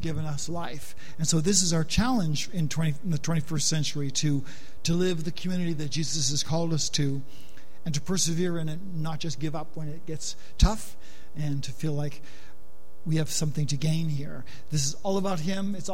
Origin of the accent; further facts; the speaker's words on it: United States; We're American.